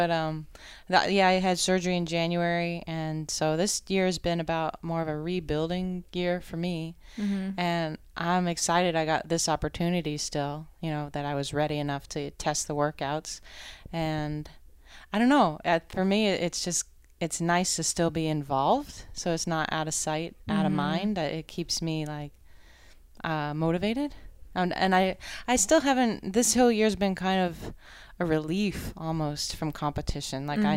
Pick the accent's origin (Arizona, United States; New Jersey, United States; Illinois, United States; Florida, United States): Florida, United States; Naples; from Naples, Florida.